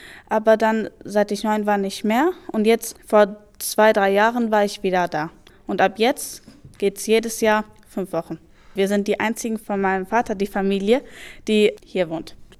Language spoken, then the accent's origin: German; Duisburg, North Rhine-Westphalia, Germany; born there; Hier in Duisburg, also Deutschland.